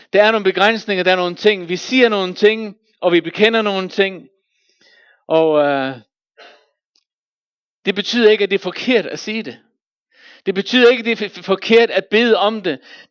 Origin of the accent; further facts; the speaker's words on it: Faroe Islands; Jeg er født og opvokset på Færøerne.